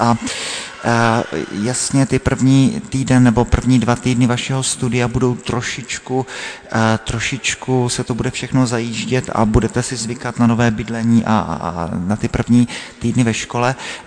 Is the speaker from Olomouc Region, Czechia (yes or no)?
no; South Moravian Region, Czechia; já pocházím z Jižní Moravy, tak to, že jo, je úplně jinak dané.